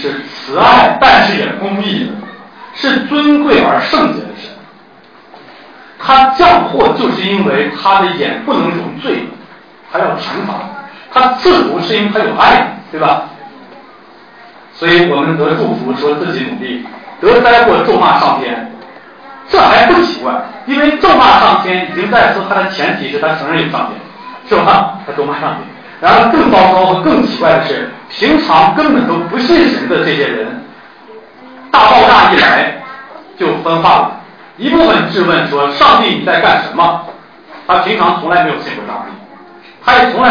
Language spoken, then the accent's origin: Chinese; China; 我毕竟我们都是中国人